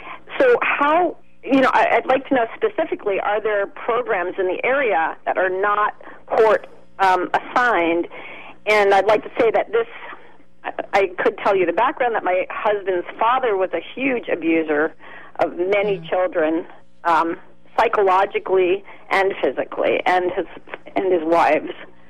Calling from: Berkeley, California, United States; I'm calling from Berkeley, and I don't want to give my name

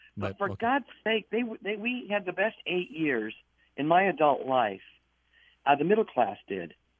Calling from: Ollie, Iowa, United States; I'm calling from rural Ollie, Iowa

